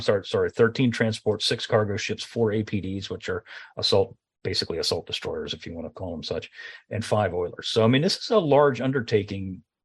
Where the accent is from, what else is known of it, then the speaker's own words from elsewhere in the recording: New Orleans, Louisiana, United States; they were made by Andrew Higgins in my hometown of the city of New Orleans, Louisiana.